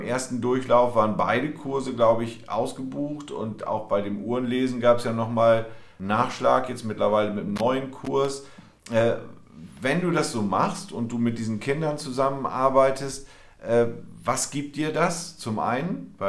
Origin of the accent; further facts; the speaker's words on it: Lower Saxony, Germany; als Ostfriese, sag ich jetzt mal, ja. Wir sind ja dann doch vom Naturell eher etwas ruhiger unterwegs.